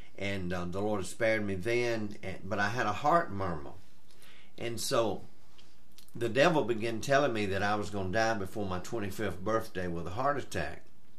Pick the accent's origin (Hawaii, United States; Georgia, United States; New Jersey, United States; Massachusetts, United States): Georgia, United States; Sandersville; born there; I was born in Washington County, Sandersville, Georgia.